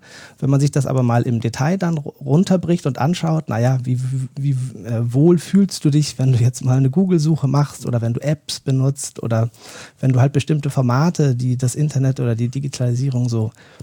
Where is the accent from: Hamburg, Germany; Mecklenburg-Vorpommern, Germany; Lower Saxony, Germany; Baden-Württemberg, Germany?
Hamburg, Germany; Nee, eigentlich komme ich auch aus dem hohen Norden, auch aus dem Hamburger Raum. Da zur Schule gegangen